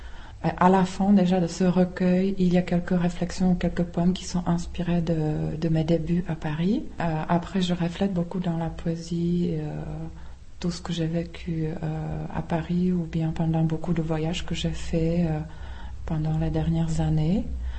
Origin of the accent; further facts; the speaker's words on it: Prague, Czechia; French is a second language; Moi, j'ai grandi ici à Prague, à la proximité d'une famille bilingue.